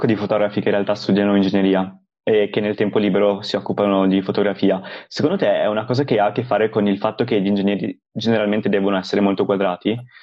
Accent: Castelnuovo ne' Monti, Emilia-Romagna, Italy; io sono di Reggio Emilia.

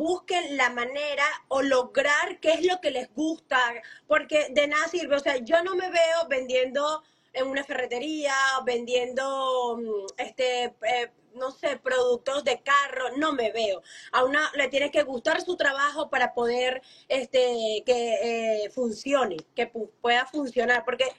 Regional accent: Venezuela; En mi país, como obviamente no importaba, y llegó la pandemia, los apagones, ustedes saben todo el problema de Venezuela.

